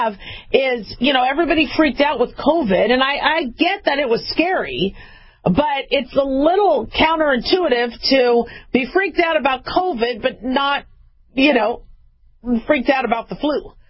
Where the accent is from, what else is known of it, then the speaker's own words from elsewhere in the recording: Phoenix, Arizona, United States; also born or lived in Los Angeles / Las Vegas; I know I was born in LA, I grew up in Phoenix and Vegas, but Vegas is now my hometown, all right?